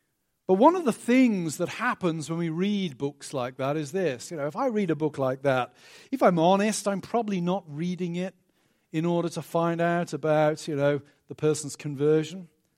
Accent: England, United Kingdom; Where I grew up in England

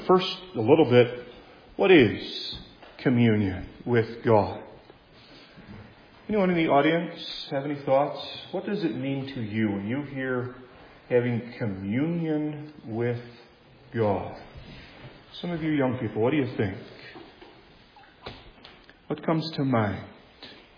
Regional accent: Doon, Iowa, United States; also born or lived in Grand Rapids; I grew up in Doon, Iowa, a small town that recently became publicized as a result of a train derailment

